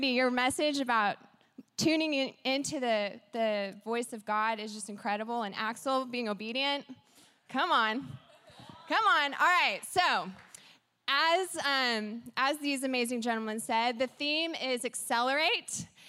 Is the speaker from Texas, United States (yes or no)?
yes; Texas, United States; I grew up in the church, and my husband and I moved here from the South. We're from Texas